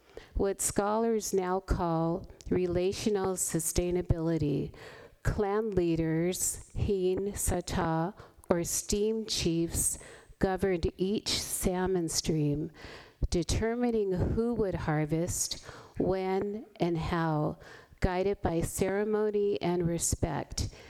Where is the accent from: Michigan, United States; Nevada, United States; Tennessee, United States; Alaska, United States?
Alaska, United States; Auk Bay; I am a child of the Kagwantan, and I'm from the Dipper House in Auk Bay, Alaska.